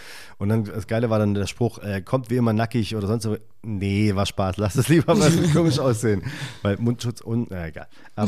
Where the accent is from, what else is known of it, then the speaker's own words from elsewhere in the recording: Stuttgart, Baden-Württemberg, Germany; Ich komme aus Stuttgart